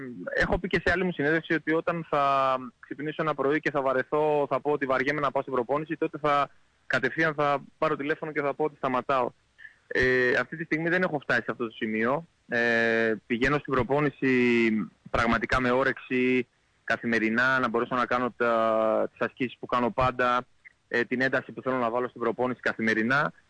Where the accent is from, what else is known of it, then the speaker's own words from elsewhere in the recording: Kilkis, Central Macedonia, Greece; Επειδή ήμουν το πιο ψηλό παιδί στην πόλη μου στο Κιλκής